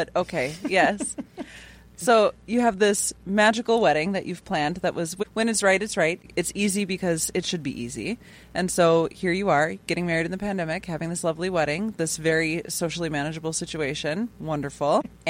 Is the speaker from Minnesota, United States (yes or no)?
yes; Duluth, Minnesota, United States; I'm from Duluth, and I completely, it's exactly what